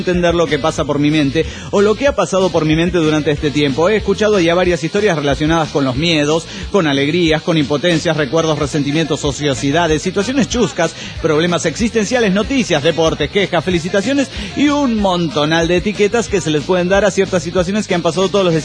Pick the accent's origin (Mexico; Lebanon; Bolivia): Mexico; Morelia, Michoacán; de Morelia, Michoacán.